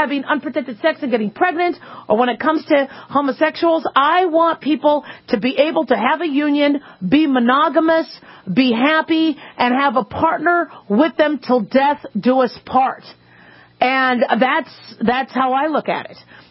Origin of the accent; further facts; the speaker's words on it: Los Angeles, California, United States; I was born in California. I'm from L.A. Originally, and I love that state.